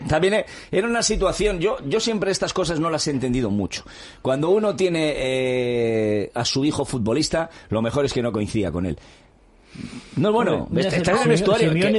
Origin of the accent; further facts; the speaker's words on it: Sestao, Basque Country, Spain; now in Portugalete, Spain; Mi pueblo es Sestao. Yo soy de Sestao. Vale. Luego otra cosa es que vivo en Portugalete, pero mi pueblo es Sestao.